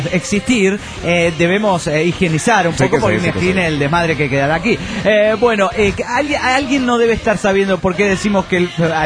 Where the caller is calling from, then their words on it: Toluca, State of Mexico, Mexico; de Toluca, México.